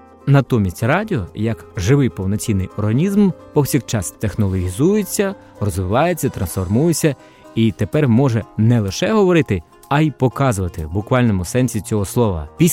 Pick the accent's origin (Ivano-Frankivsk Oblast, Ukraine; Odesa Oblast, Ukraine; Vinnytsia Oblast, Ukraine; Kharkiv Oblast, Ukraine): Kharkiv Oblast, Ukraine; Kharkiv; Я, як харків'янин, тішуся